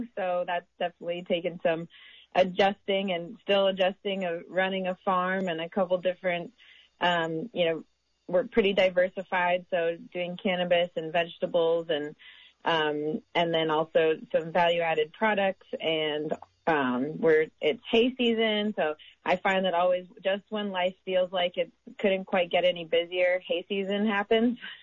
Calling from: Covelo, California, United States; So I'm joining you from Round Valley up in Mendocino County, also a town known as Covelo.

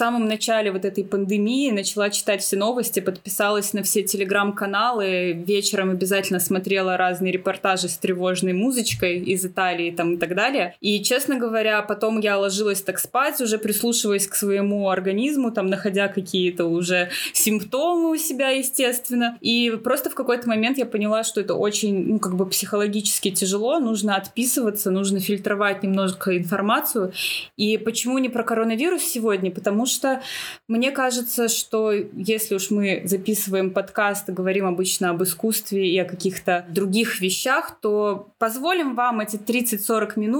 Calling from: Minsk, Belarus; Чтобы вы понимали, мы записываемся из Минска. Это находится в Беларуси.

